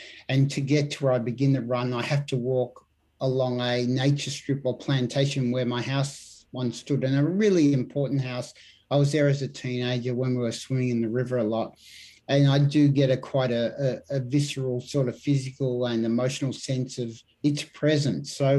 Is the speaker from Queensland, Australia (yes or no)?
no; Richmond, Victoria, Australia; also born or lived in Collingwood; Then we went to Richmond to the Housing Commission. Even the Housing Commission flat we grew up in Richmond is gone. That was replaced by another house. We moved to a house in Collingwood, gone, replaced by the Eastern Freeway.